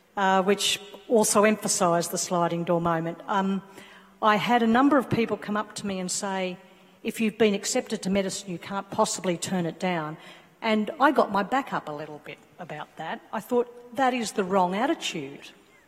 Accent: Armidale, New South Wales, Australia; also born or lived in Melbourne; I was born in Melbourne, and I moved when I was about 8 or 9 to Armidale. So I really am a country girl.

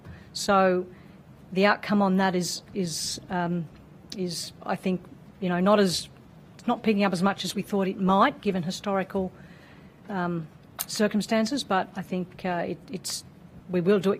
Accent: Australia; So am I worried as an Australian citizen that productivity is not growing?

